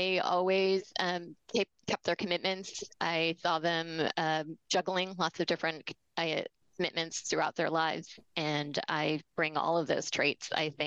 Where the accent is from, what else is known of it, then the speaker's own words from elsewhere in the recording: California, United States; It was a great time to grow up and a great town to grow up in. It was a college town.